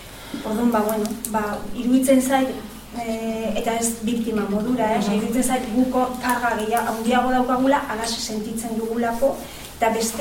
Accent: Basque Country, Spain; ni euskalduna naiz eta noski nik euskaraz egin nahi dut.

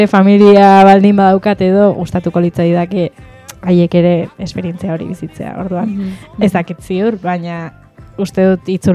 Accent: Pamplona, Navarre, Spain; Esan dudan moduan oso Iruñakoa naiz, edo irikoa

